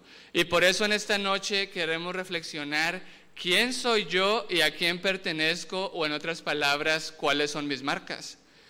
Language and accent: Spanish; Mexico; Y yo soy de México y tengo poco acá por Sudamérica y no tanto por abajo en Argentina